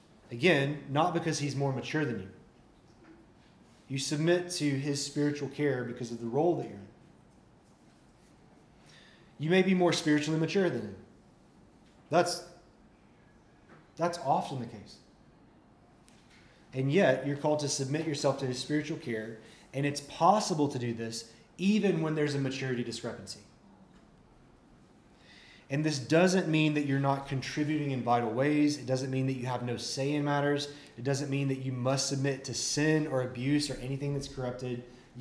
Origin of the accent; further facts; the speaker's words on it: Deep South, United States; I grew up in the Deep South.